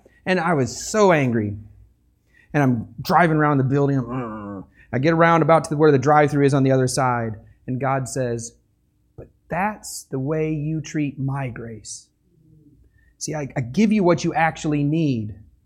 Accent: Michigan, United States; moved away as an adult; also born or lived in Tennessee; I grew up in Michigan when I was about 20-something years old, young 20s. I don't even remember anymore. I moved to Tennessee.

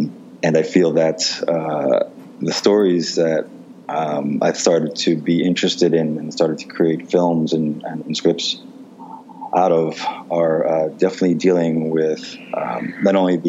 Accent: New York, United States; Well, I am from New York, and I've been making films in New York for my whole life

